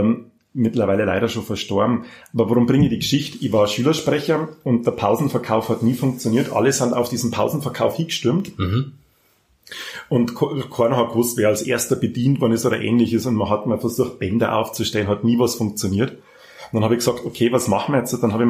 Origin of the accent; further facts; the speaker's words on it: Passau, Bavaria, Germany; Also ich bin katholisch, Entschuldigung, wenn ich das jetzt mal so sage, ich bin katholisch behütet, brav in Passau aufgewachsen.